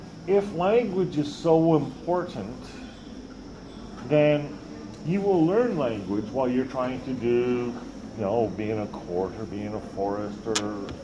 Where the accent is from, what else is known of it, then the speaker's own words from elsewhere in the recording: Canada; And I'm sort of sitting there, you know, as the Canadian guy, wait, what?